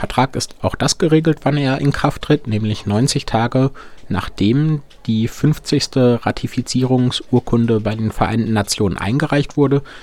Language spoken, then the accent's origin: German; Belgium; now in Netherlands; Ich komme aus Belgien, studiere aber momentan in den Niederlanden.